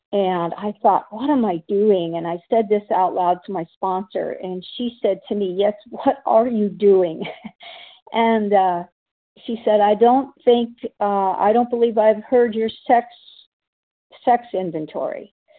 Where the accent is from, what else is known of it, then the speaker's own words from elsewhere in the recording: Washington, United States; I am from Washington State